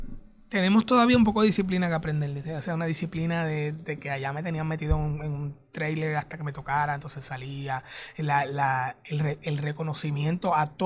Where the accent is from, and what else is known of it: Puerto Rico